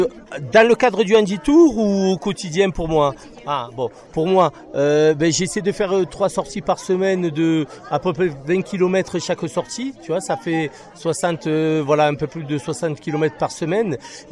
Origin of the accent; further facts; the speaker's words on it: Occitanie, France; Je viens de l'Ariège.